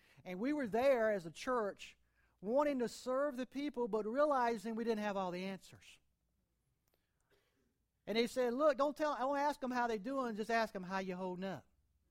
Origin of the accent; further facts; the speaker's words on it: North Carolina, United States; I'm from Eastern North Carolina. We're from Eastern North Carolina.